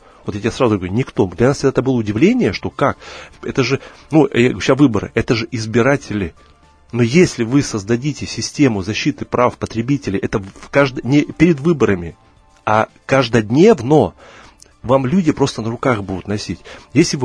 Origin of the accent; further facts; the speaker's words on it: Far East, Russia; я с Дальнего Востока, Илья, я знаю, что такое рыба Камчатского края.